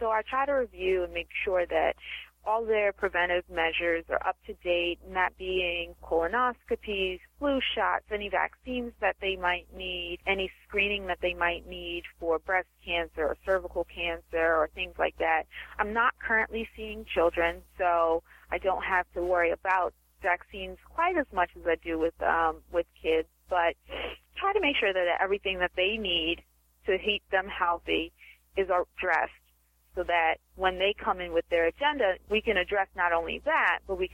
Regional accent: Baltimore, Maryland, United States; Well, as you stated, I am from Baltimore. I was born and raised here

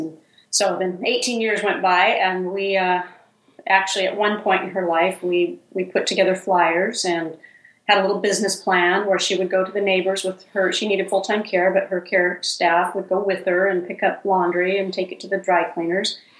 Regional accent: Idaho, United States; now in Seattle, United States; Well, I grew up in North Idaho, and I live in Seattle

